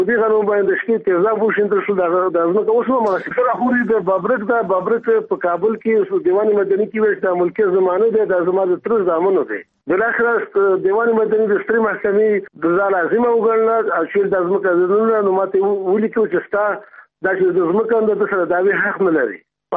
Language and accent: Pashto; Kama, Nangarhar, Afghanistan; born there; زه د افغانستان د دې وطن بچی یم. زه د کامې دربنګ ولسوالۍ کې زېږېدلی یم